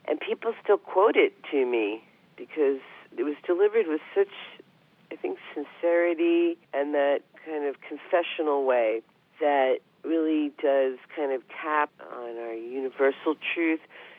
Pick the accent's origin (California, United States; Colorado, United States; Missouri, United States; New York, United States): New York, United States; I had a best friend named Heidi Ashkenazi growing up in Long Island